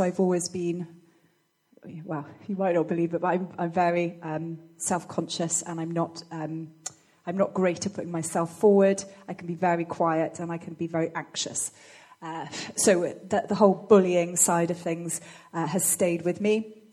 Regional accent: Bristol, South West England, United Kingdom; So, yeah, born and bred in Bristol. And lived there till I was 18 when I went to uni.

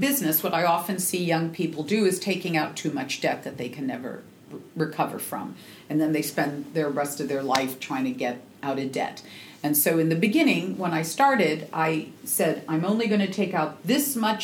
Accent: Seattle, Washington, United States; I'm from the Northwest in Seattle. I go salmon fishing.

